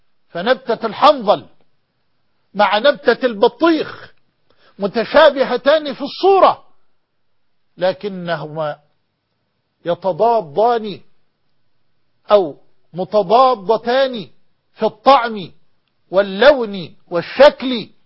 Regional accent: Egypt; وأن يحفظ بلدنا مصر

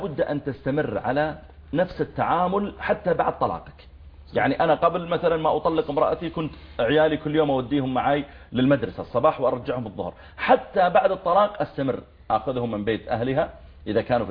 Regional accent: Saudi Arabia

